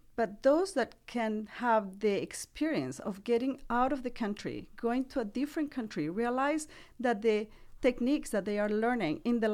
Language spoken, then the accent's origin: English; Bolivia; English is a second language; also born or lived in Venezuela / Brazil; I was born in Venezuela, grew up in Bolivia, but did all of my studies in Brazil.